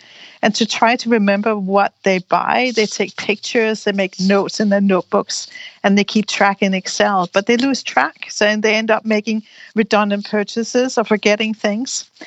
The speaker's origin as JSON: {"language": "English", "country": "Denmark", "said": "and I am from Denmark."}